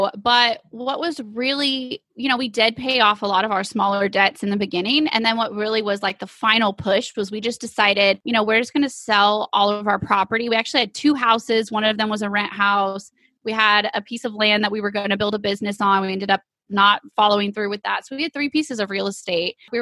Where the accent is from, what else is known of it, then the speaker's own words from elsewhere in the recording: Texas, United States; And we are from East Texas